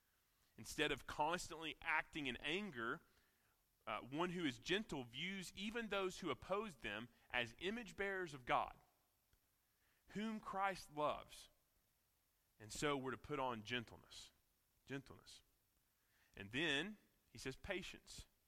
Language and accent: English; the South, United States; accent: southern; I'm not going to say them for us and spare you my southern accent trying to pronounce a Greek word.